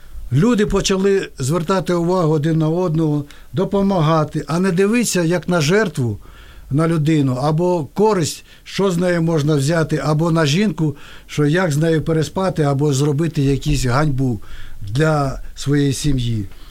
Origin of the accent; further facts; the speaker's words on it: Kyiv, Ukraine; born there; Я люблю свою країну. Я народився в Києві.